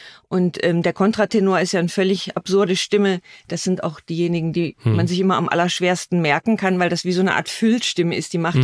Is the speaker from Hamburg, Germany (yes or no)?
no; Freiburg, Baden-Württemberg, Germany; Ich komme ja aus Freiburg, ich sitze hier in Freiburg im Breisgau. Wir sind ja ganz nah an Straßburg dran.